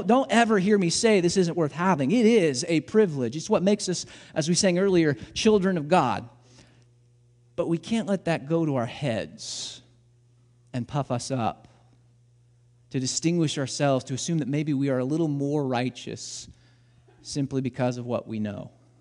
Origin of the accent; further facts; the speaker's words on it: Illinois, United States; I'm from Southern Illinois.